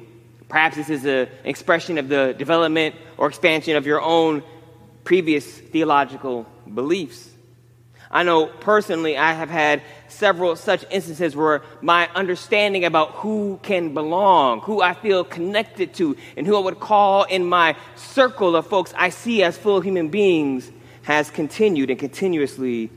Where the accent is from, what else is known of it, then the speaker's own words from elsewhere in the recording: Michigan, United States; Now, I am from the Midwest. I am from semi-rural Michigan. I will tell you that this happening in the 90s was a big deal.